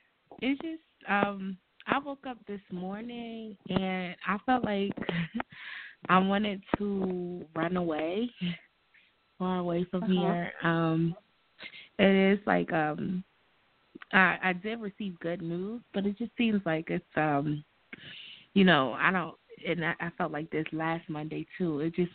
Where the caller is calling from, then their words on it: New Jersey, United States; I'm calling from New Jersey.